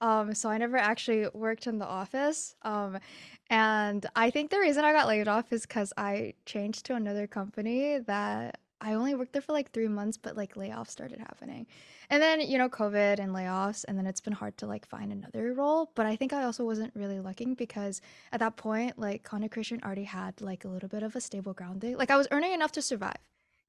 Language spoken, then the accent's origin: English; United States; now in Canada; I am currently in Canada, but I'm from the US.